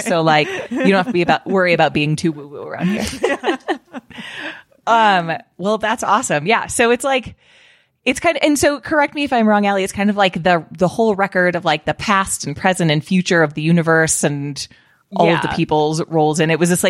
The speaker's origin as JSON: {"language": "English", "region": "Colorado", "country": "United States", "tie": "born or raised there", "said": "And one of those deaths happened in ashes in my home state of Colorado."}